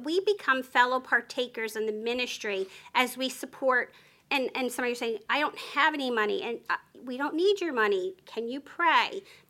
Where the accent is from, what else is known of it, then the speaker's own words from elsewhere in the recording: New Jersey, United States; I know I talk really fast. I'm from New Jersey.